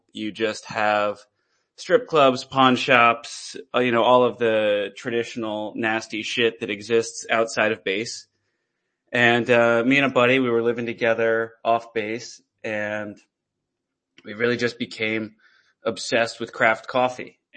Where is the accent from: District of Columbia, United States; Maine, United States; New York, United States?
District of Columbia, United States; Washington; I love coffee. I'm from Washington, D.C.